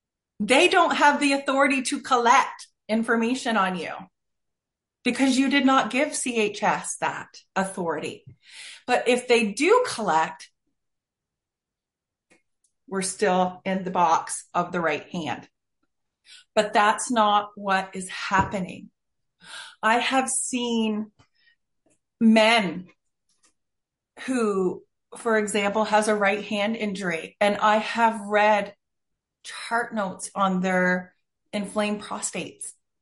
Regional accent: Plaster Rock, New Brunswick, Canada; sometimes there's somebody from Plastrock, from my hometown, that comes across and my desk.

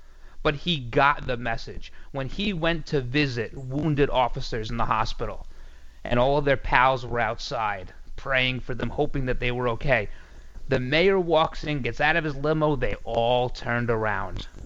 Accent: New York, United States; I'm a New Yorker through and through, if you couldn't tell by listening to me

